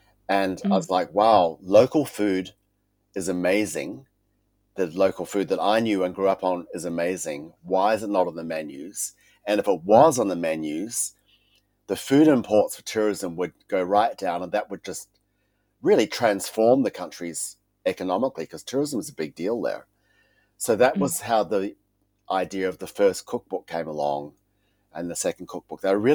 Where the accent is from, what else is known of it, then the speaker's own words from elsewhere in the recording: Fiji; also born or lived in Samoa / New York; I grew up in Fiji and we lived in Samoa for many years. So I've had a very Pacific life. But I lived in New York for a long time